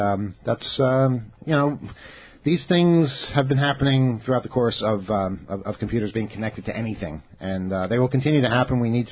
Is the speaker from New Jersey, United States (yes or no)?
no; New York, United States; You know, speaking as a New Yorker, where jaywalking is encouraged, this strikes me as being incredibly offensive.